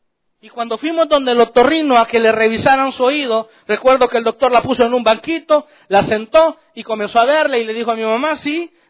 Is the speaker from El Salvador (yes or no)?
yes; El Salvador; Para la época de la guerra en mi país, un día en la madrugada, en una casa muy humilde allá en El Salvador, como a las 3 de la mañana me levanto con un dolor terrible en mi oído